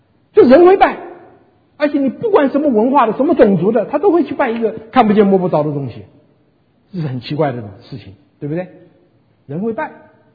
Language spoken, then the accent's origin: Chinese; Shaoshan, Hunan, China; 我是湖南人，我不但是湖南人，我是湖南韶山人，祖籍韶山哈。